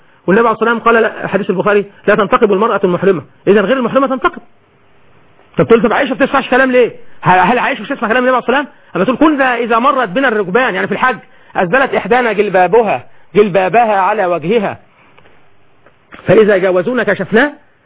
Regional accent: Suez, Suez Governorate, Egypt; كان عندنا في السويس كده يعني.

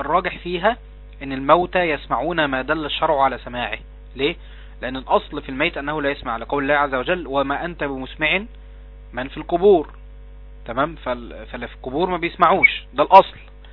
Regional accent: Egypt; عندنا في مصر

